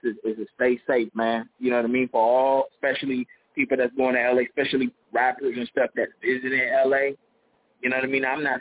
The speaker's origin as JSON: {"language": "English", "town": "Inglewood", "region": "California", "country": "United States", "tie": "born or raised there", "said": "I'm from Inglewood, man. I've been born and raised in Inglewood, went to Inglewood High School, Manchester and Crenshaw."}